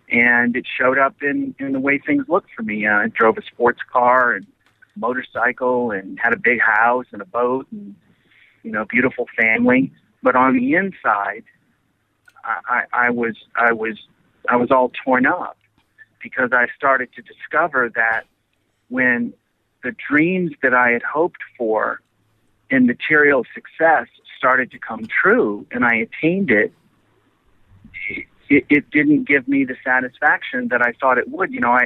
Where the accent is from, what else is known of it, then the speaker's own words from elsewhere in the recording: Illinois, United States; I grew up in Illinois.